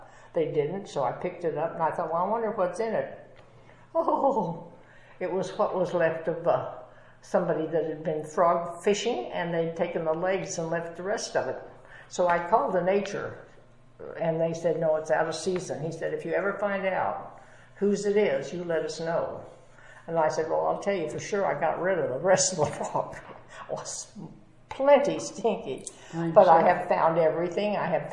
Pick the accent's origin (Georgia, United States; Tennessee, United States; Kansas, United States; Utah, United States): Kansas, United States; also born or lived in California; I tell people that I was born in California, where grandfather was a Presbyterian minister, very conservative, and of course I was baptized Presbyterian, which of course I don't remember. And then we go out to Kansas